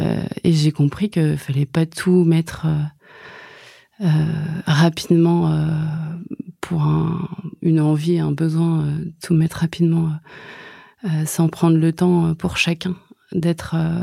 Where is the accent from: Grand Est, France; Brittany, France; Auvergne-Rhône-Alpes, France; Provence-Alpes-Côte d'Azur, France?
Brittany, France; Je suis bretonne alors. J'ai passé beaucoup de temps sur un bateau.